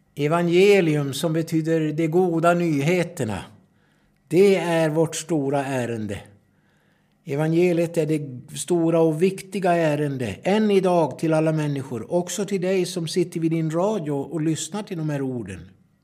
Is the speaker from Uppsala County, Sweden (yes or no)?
no; Edsbyn, Gävleborg County, Sweden; den församling jag tillhörde hemma i Edsbyn i södra Norrland i Hälsingland